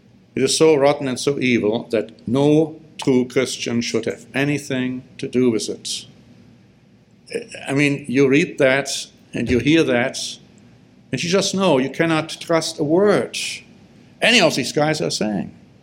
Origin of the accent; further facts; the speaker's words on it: Solingen, North Rhine-Westphalia, Germany; in my hometown I grew up in, I lived in, I was born in, my son Michael was born in the same town in Germany, Solingen.